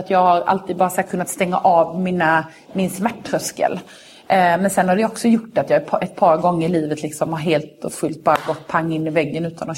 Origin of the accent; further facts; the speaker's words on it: Karlshamn, Blekinge, Sweden; hemma i Karlshamn eller om det var ett